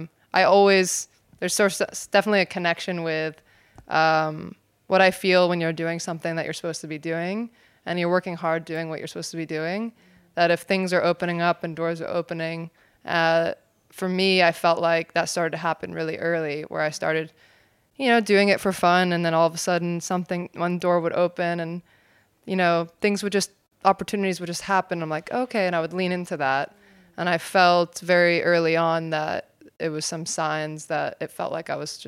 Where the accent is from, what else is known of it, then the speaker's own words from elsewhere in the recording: California, United States; I grew up in California, in America, but culturally, my parents are Middle Eastern.